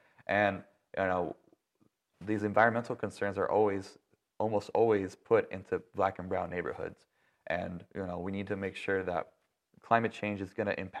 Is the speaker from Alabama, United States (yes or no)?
no; Georgia, United States; I love Georgia. It's my home state. I was born and raised here, so...